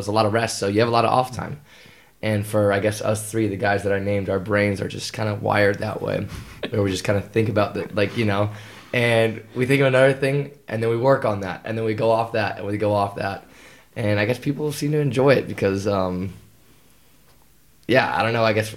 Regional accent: California, United States; Yeah, I come from California and America, and I went to, people think I'm from Hawaii, but I went to college, university in Hawaii, and that's the big difference. But I live in San Francisco area.

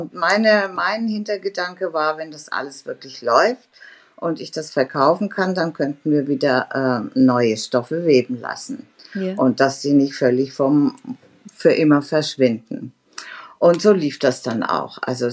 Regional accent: Stuttgart, Baden-Württemberg, Germany; born there; also born or lived in Giessen; Ich hatte in Gießen Psychologie studiert, dadurch kam ich nach Gießen, geboren bin ich in Stuttgart.

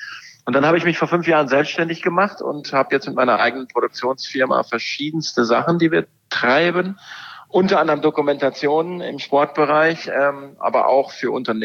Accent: North Rhine-Westphalia, Germany; now in Southern Germany; in der Nähe von Bielefeld, auch wenn viele in meiner jetzigen Wahlheimat Süddeutschland immer behaupten, die Stadt gibt es nicht, es gibt sie. Ja, und da komme ich her

